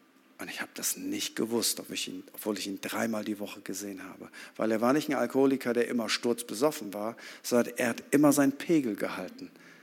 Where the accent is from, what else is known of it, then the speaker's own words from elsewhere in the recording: Germany; Weil wir haben so wenig Geld, wir sind ja Deutsche, deswegen wollen wir auch in der Schweiz arbeiten.